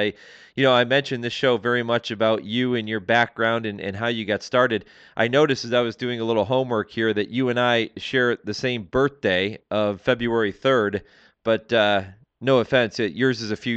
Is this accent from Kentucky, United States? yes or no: no; Youngstown, Ohio, United States; But, you know, when you think about growing up in Youngstown, I guess you can go either way at that point, right? It's either Cleveland or Pittsburgh.